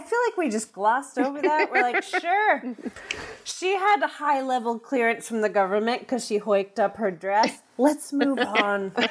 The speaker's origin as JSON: {"language": "English", "country": "United States", "said": "Wait, I'm American, but I think that's irony."}